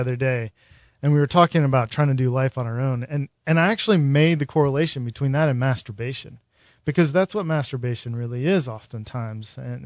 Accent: the South, United States; Yeah, I grew up in the South, Bible Belt. Was supposed to be, perfect pastor's son.

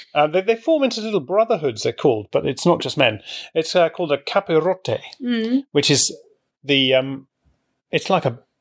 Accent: United Kingdom; I'm not a religious person, and I come from Britain, which is a Protestant place

